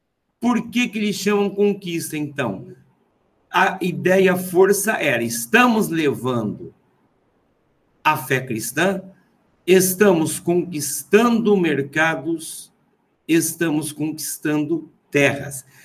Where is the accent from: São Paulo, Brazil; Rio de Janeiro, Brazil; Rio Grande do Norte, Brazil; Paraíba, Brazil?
São Paulo, Brazil; Presidente Prudente; born there; Eu nasci em Presidente Prudente, interior de São Paulo.